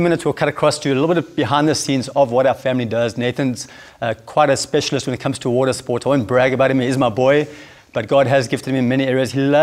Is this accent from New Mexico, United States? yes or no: no; Hawaii, United States; now in South Africa; We come from Hawaii. We spent about 15 years in Hawaii and got here about 13 years ago from Hawaii, moved across to South Africa